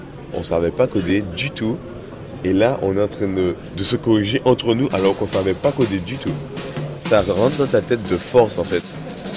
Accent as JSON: {"language": "French", "town": "Sainte-Anne", "country": "Guadeloupe", "said": "Je viens de la Guadeloupe, de Sainte-Anne en Guadeloupe."}